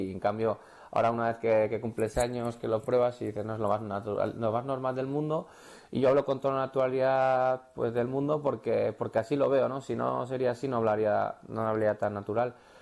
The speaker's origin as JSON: {"language": "Spanish", "town": "Irurzun", "region": "Navarre", "country": "Spain", "tie": "born or raised there", "lives_now": "Madrid, Spain", "said": "Me he criado en Irurzun, soy de Irurzun. Me he criado desde los 5 años jugando a fútbol sala en Xota."}